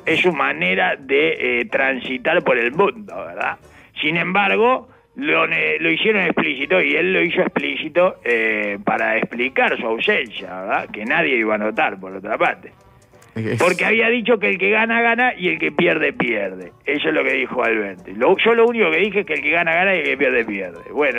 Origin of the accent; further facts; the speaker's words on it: Venezuela; Lógico, yo soy venezolano.